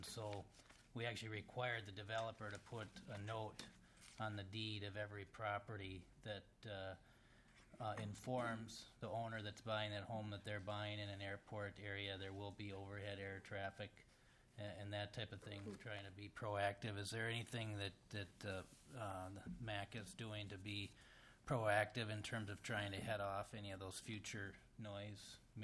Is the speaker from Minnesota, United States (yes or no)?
yes; St. Cloud, Minnesota, United States; But, I'm from St. Cloud, and one thing we've done up there, the city owns that airport